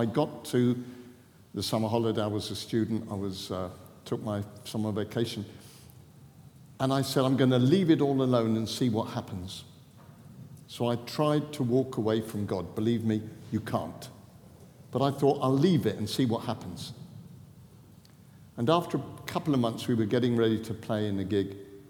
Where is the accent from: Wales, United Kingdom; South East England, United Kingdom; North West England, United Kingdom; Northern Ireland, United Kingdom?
South East England, United Kingdom; I come from Southeast England, obviously. And my bedroom looked over the English Channel.